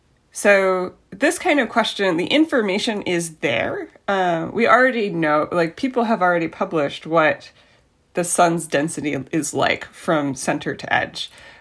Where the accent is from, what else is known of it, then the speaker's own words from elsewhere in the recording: Florida, United States; also born or lived in Canada / Brighton, United Kingdom; now in Ohio, United States; So I grew up in Florida. I did my PhD work in Canada. I did a postdoc in the UK, in Brighton, and now I'm here in the Midwest.